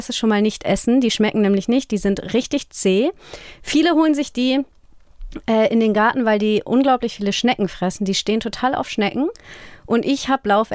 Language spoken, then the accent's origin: German; Schleswig-Holstein, Germany; also born or lived in Langenhorn; now in Flensburg, Germany; Ganz ursprünglich komme ich sogar aus Dithmarschen.